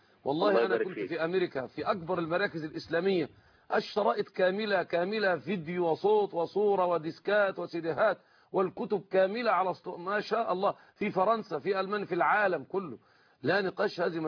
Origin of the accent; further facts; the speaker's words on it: Egypt; عندنا في مصر